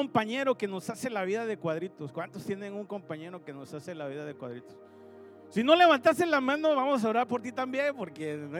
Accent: Puerto Rico; Sorry, se me trabó la... Es que soy puertorriqueño.

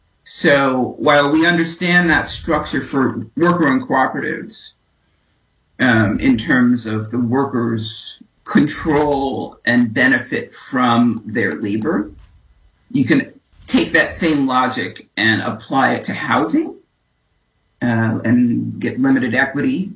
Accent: New York City, New York, United States; now in Chicago, United States; I'm originally from New York, and I still see that as home. I've been in Chicago 8 years, but I guess once a New Yorker, always a New Yorker. So that's where I spent most of my life.

